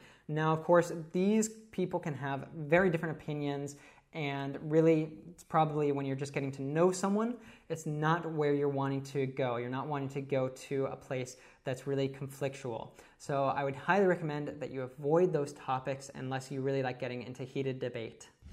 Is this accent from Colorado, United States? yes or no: yes; Colorado, United States; now in Barcelona, Spain; I was born and raised in Colorado, where I studied international affairs at the University of Colorado. I now currently live in Barcelona.